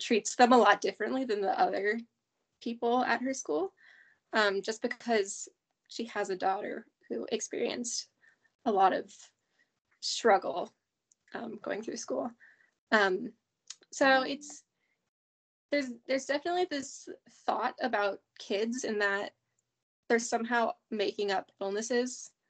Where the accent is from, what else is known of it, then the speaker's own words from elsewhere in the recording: Minnesota, United States; I'm from Minnesota in the United States. And yeah, I'm 21, just living life right now.